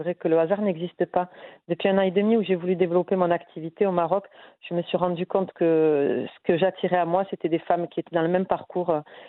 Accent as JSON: {"language": "French", "country": "France", "tie": "born there", "said": "je suis une MRE, je suis née en France."}